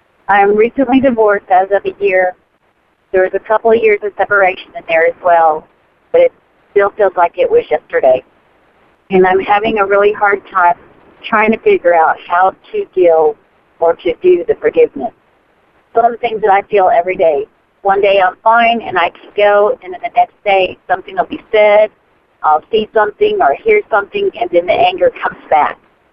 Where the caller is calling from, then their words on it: Florida, United States; I'm calling from Florida.